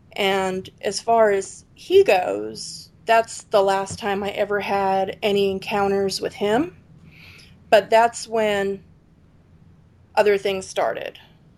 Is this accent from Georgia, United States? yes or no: no; Freeland, Pennsylvania, United States; Well, I grew up in the Pocono Mountains of Pennsylvania, in a little tiny small town called Freeland.